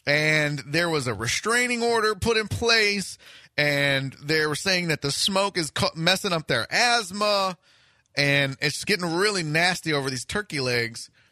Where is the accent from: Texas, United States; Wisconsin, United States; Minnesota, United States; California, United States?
Texas, United States; Houston; But I said, yeah, born and raised. I still live there.